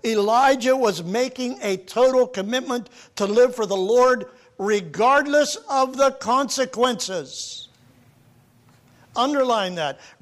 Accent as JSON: {"language": "English", "country": "United States", "tie": "born or raised there", "said": "Those of us that have grown up and born and raised in the United States, where we live in a country where rugged individualism is so powerful"}